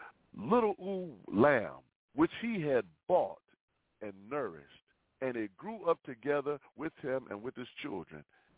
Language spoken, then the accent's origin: English; Chicago, Illinois, United States; For those who don't know me, man, I'm from Chicago. I was in the gangs, glory be to God, selling drugs.